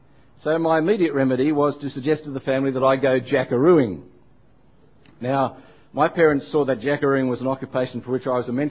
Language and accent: English; Parramatta, New South Wales, Australia; born there; I was born in Parramatta in New South Wales, about three blocks from where my convict forebear, Richard, once had a saddler's business.